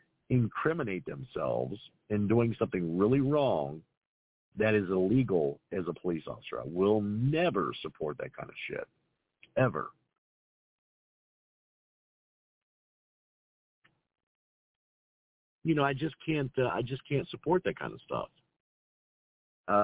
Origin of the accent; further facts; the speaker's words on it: Cincinnati, Ohio, United States; from Cincinnati, Ohio. I'm a former police officer.